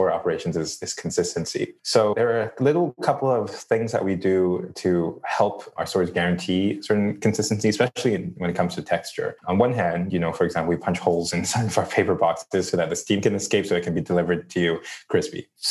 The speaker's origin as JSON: {"language": "English", "country": "Hong Kong", "tie": "born or raised there", "said": "But the chow mein, as I understand it, growing up in Hong Kong, is a sort of stir-fried, thin egg noodle that's tossed in soy sauce and oyster sauce."}